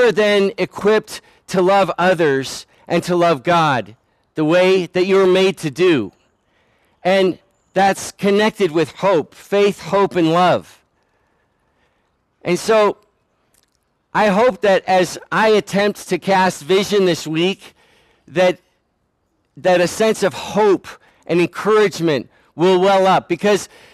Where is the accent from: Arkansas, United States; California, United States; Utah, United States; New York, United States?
California, United States; now in Oakland, United States; I'm a native Californian. I grew up in Southern California.